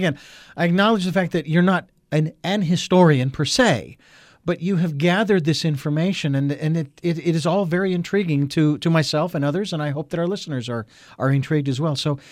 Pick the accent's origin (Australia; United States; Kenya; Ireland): Ireland; Today is also a rather auspicious day, if you will, especially for the Irish, as I am Irish.